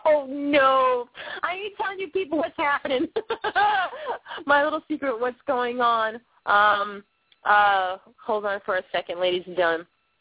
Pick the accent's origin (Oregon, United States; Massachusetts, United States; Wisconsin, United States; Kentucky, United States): Massachusetts, United States; Boston; accent: Boston; I've lived in and around the inner cities of Boston my whole life. So even out of all my friends, my accent is like the thickest.